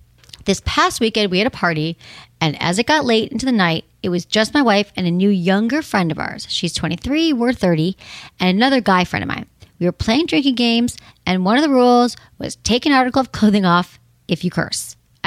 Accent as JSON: {"language": "English", "region": "Michigan", "country": "United States", "moved": "yes", "said": "However, I am from the Midwest, and I remember moving to California 25 years ago"}